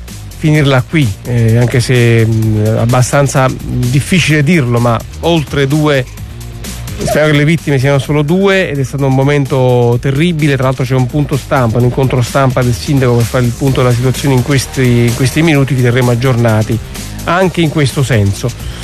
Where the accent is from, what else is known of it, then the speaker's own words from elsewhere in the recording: Naples, Campania, Italy; Siamo napoletani tutti